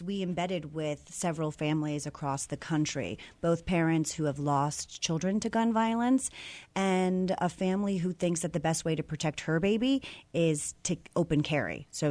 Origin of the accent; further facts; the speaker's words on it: Brookfield, Connecticut, United States; So we had, and I'm from Brookfield, Connecticut. So I'm in the town that's right next to Newtown.